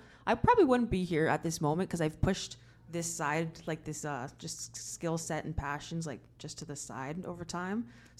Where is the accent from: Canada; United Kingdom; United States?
United Kingdom; London; because I grew up here in London, right?